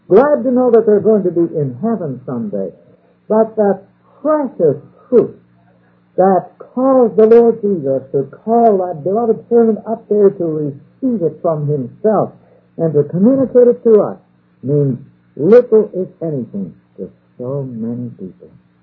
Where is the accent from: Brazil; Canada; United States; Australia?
Canada; Ottawa, Ontario; Now, I grew up in Ottawa, the capital of Canada.